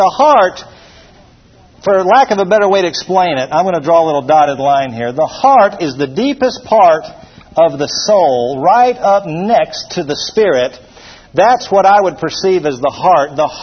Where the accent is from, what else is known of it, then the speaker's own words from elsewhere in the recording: Georgia, United States; I said, well, you know, I'm from Georgia, and you can get it any time up there.